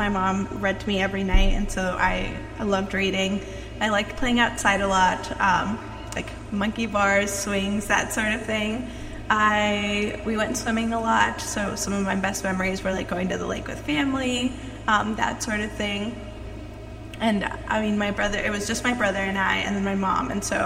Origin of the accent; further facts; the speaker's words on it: Elkhart, Indiana, United States; And, I was born in Elkhart. I grew up around